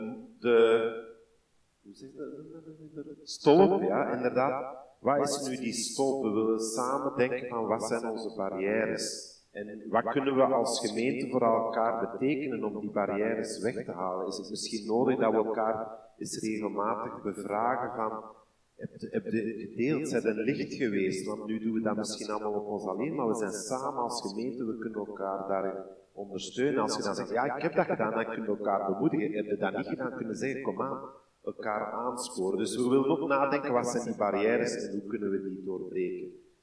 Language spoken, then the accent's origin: Dutch; Belgium; Want soms als Belg zijn we altijd negatief, nee, we moeten ook vieren.